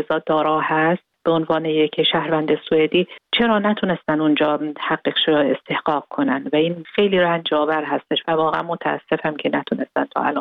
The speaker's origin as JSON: {"language": "Persian", "country": "Iran", "said": "برای اینکه من یک ایرانی هستم امیدوارم اینو در نظر بگیرن."}